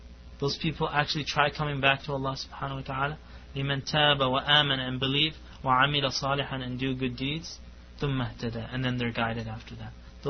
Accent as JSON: {"language": "English", "town": "Winnipeg", "region": "Manitoba", "country": "Canada", "said": "We get floods up there. I'm from Winnipeg, actually, Manitoba. It's above North Dakota."}